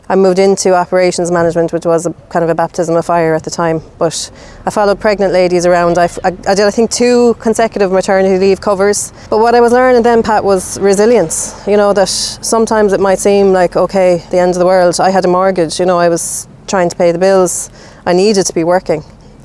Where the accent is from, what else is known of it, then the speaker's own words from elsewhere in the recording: Shannon, County Clare, Ireland; I came away from Cork. I came home. I didn't complete that degree at all. So I came back to Shannon. It would have been the late 90s at that stage. And I got a job in a factory, in a local factory